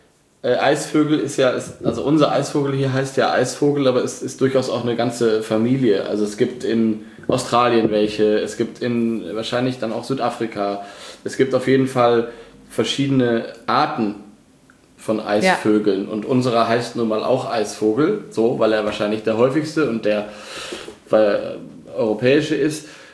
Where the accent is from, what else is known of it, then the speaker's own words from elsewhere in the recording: Lower Saxony, Germany; komme ich ja aus dem Dorf in Niedersachsen, bin aber in Osnabrück zur Schule gegangen. Das ist keine riesengroße Stadt, aber es ist eine Unistadt, 170.000 Einwohner